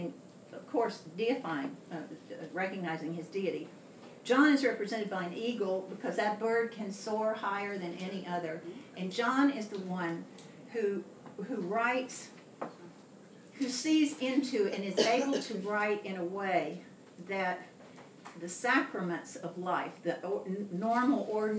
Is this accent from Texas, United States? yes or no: yes; Texas, United States; I say Abilene, I'm from Texas. Abilene.